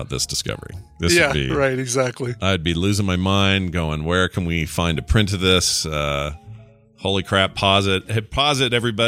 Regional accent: Canada; I'm Canadian.

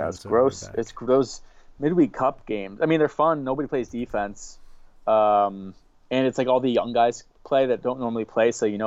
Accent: Florida, United States; I didn't have an NBA team growing up, even though I was from South Florida.

